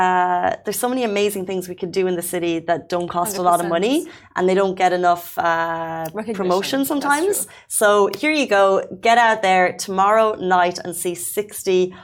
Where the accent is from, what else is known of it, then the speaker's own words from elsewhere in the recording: Ireland; I remember growing up, I don't know if we had access, growing up in Ireland, if there were so many meteor showers